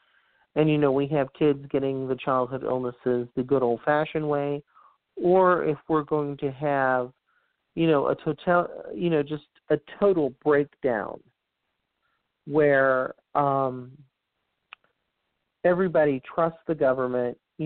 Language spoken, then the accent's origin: English; the South, United States; you know, I grew up in the South.